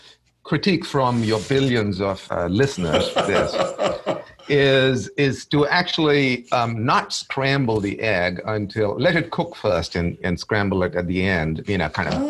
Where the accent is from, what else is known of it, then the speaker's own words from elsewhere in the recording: India; now in United States; So I'm originally from India. I've lived in the U.S. for the last 20 years.